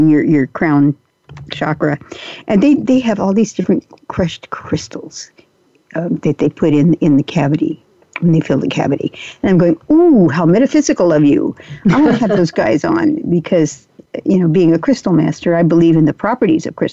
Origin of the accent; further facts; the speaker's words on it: Texas, United States; born there; See, I was born in Texas, and my mother was a lifelong Texan